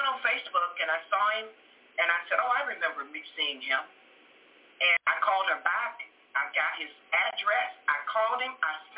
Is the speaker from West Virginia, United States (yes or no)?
yes; West Virginia, United States; because of my upbringing, because of where I was raised in West Virginia, up on the hill, on Red's Hill, at the church.